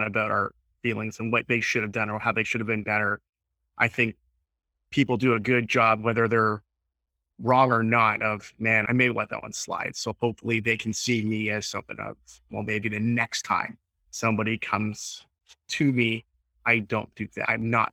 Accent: Canada; because I'm a proud Canadian and we are a Canadian company

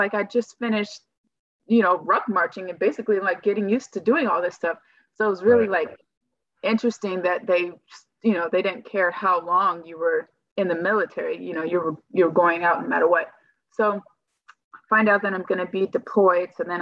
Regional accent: California, United States; I'm originally from California. I ended up joining the military in 2008, and I joined from Illinois.

